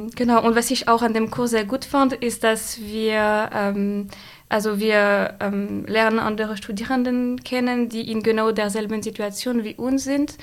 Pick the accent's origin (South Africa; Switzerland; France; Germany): France; German is a second language; Ich komme aus Frankreich. Ich bin gerade Erasmus-Studentin an der RUB und ich studiere Germanistik.